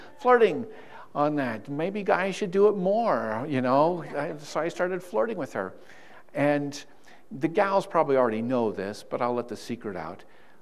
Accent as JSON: {"language": "English", "town": "Cheyenne", "region": "Wyoming", "country": "United States", "tie": "born or raised there", "lives_now": "Rapid City, United States", "said": "Actually, I live in Rapid City, but I grew up in Cheyenne, Wyoming. Cheyenne. So I'm actually Wyoming."}